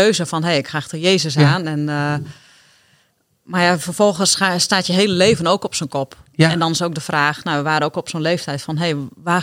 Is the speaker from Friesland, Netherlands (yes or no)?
yes; Buitenpost, Friesland, Netherlands; we zijn dus opgegroeid in Buitenpost. Altijd bij elkaar op school gezeten.